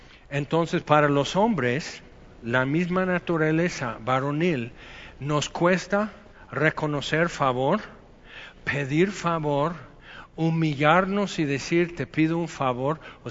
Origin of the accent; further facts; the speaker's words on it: Veracruz, Mexico; pero te enojas mucho, es que soy jarocho, entonces nos escudamos.